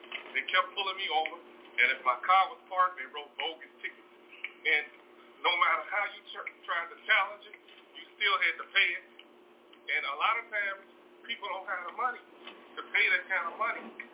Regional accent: Inglewood, California, United States; I'm speaking from experience growing up in Inglewood.

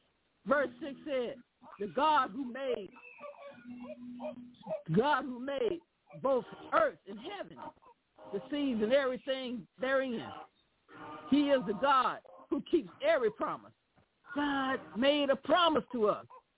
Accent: Arkansas, United States; I've been down here in Arkansas, which is my hometown.

